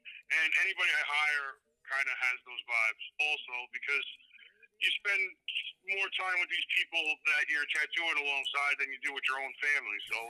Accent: New York, United States; growing up in New York in like the 1980s

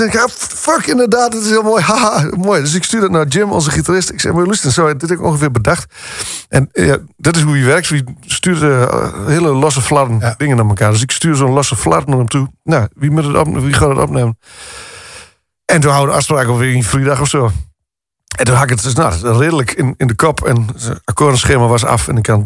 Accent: Netherlands; Ik kom ook uit zo'n dorp. Ik kom uit Heinoorn. Dat ligt naast Limmerveld.

